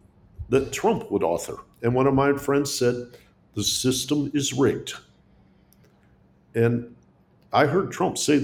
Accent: Detroit, Michigan, United States; I grew up in Detroit

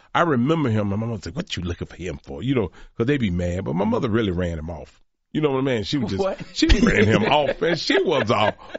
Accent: Atlanta, Georgia, United States; I'm from Atlanta, Georgia, in the South.

